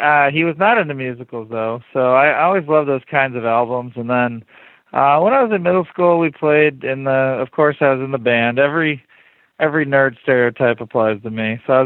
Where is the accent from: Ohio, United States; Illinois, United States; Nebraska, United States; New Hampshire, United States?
Ohio, United States; also born or lived in Wisconsin; I'm from rural Ohio. I was born in Wisconsin.